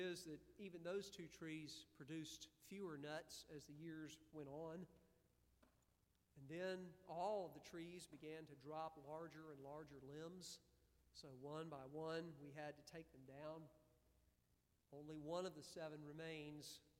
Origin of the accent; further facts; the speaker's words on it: Valdosta, Georgia, United States; Now, I grew up in Valdosta, Georgia, and my house was built on what had been a pecan orchard.